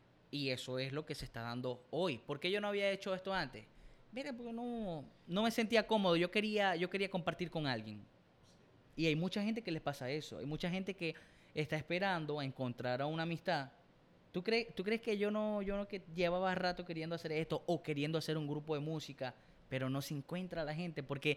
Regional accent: Maracaibo, Zulia, Venezuela; Por cierto, nosotros somos maracuchos, por si no se habían dado cuenta.

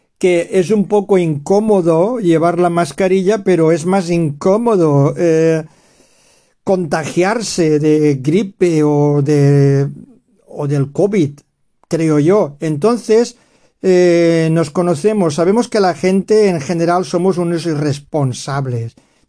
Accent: Spain; Pero como español, esta gente que nos dice adiós ha sido tan relevante en el país

